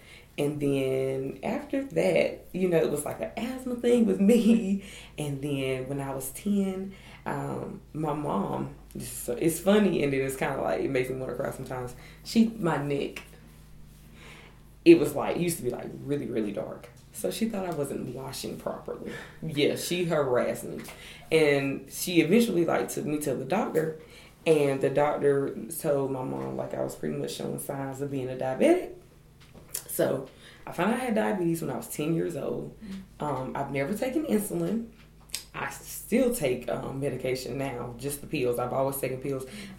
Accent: Irwin, United States; I grew up in Irwin. It's still a rural area too. Like they have two stoplights.

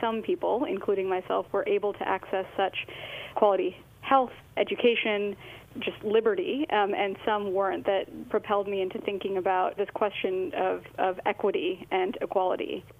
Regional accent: Eau Claire, Wisconsin, United States; So I grew up in Eau Claire, Wisconsin, which is a small town in the Midwest, and my parents immigrated from India.

